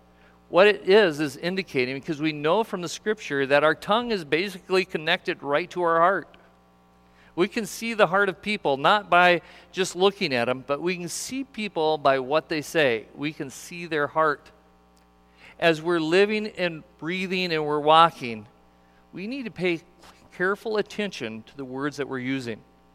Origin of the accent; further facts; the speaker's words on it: Montana, United States; I'm not a grand horseman. I grew up in Montana, and I've only ridden a horse.